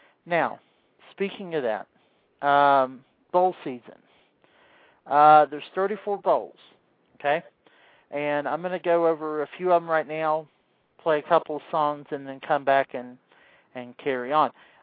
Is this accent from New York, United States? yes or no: no; Atlanta, Georgia, United States; in my hometown of Atlanta, Georgia.